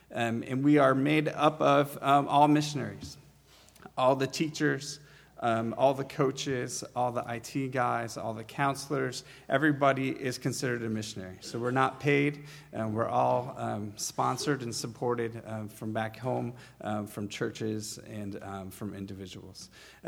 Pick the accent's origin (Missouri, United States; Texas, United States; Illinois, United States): Illinois, United States; Chicago; I decided to write one of my old friends, someone I grew up with back in the Chicago area.